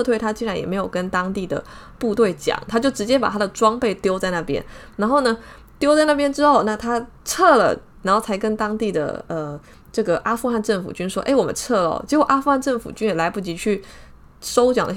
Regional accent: Taiwan; 那就像是这个我们台湾这边也非常的多哦

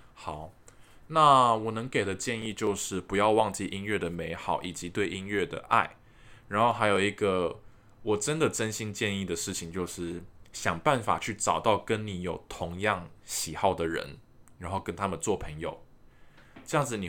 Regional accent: Taiwan; 或者是我们比如说以台湾人来说好了，我们台湾人每个人在国高中一定都会上国文课，对不对？

